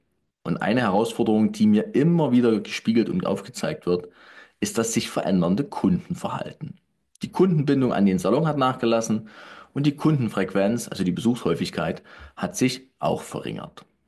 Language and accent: German; Leipzig, Saxony, Germany; Zumindest warst du dann in der Stadt, in meiner Heimatstadt Leipzig